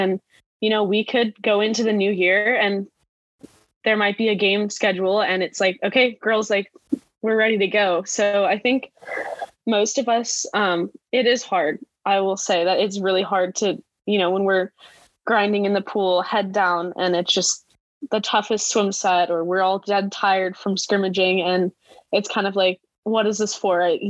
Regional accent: California, United States; Growing up in Southern California, I think I was very lucky because there are tons of junior lifeguard programs all up and down the California coast.

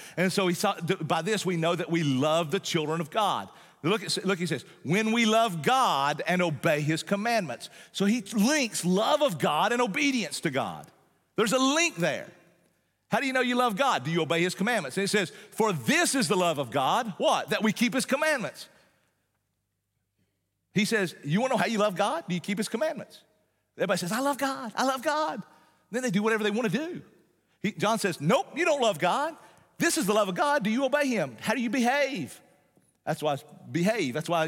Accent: Appalachia, United States; Where we're from the Appalachian Mountains, deep in the Appalachian Mountains.

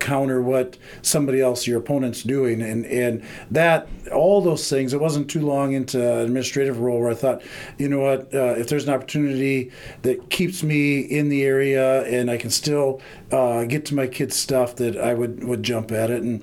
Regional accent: South Dakota, United States; One, being a South Dakota kid, born and raised in South Dakota

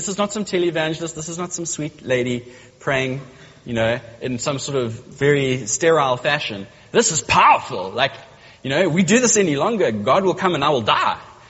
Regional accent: Durban, KwaZulu-Natal, South Africa; I was from the Bluff, so I kind of had, they were kind of intimidated, I think. We had sort of street credibility at Glenwood.

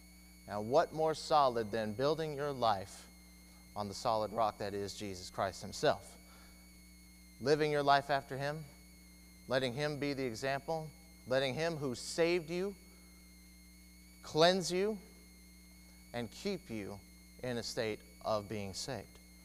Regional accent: Rosenberg, Texas, United States; Growing up in Rosenberg, at the congregation there, I had a lot of family that lived there.

